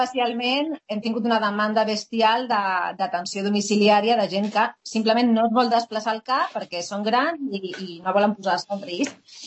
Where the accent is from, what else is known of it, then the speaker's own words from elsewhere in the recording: Rubí, Catalonia, Spain; also born or lived in Terrassa; now in Barcelona, Spain; he rondat pel Vallès, en general, des de ben petita. Vaig créixer a Rubí, després vaig anar a viure a Terrassa, després de més gran me'n vaig anar a Barcelona, però acabo treballant a Sant Cugat.